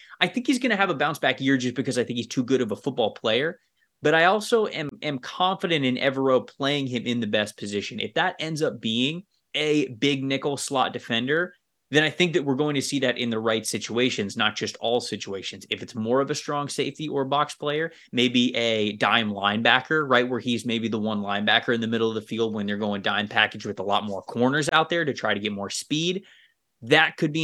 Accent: Florida, United States; I grew up in Florida.

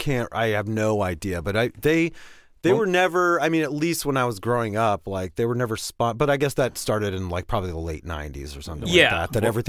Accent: Pittsburgh, Pennsylvania, United States; I mean, I grew up in Pittsburgh

